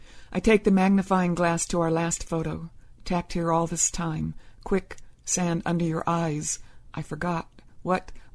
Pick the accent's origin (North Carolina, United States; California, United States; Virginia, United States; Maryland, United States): California, United States; also born or lived in Washington / Oregon; now in San Francisco, United States; And I'm a native California. I'm from Southern California. I've became a poet in Mendocino in the 70s and spent a lot of time down here reading and learning the poetry world. And since then I have lived much in the Northwest, Washington and Oregon, and now I'm back in San Francisco.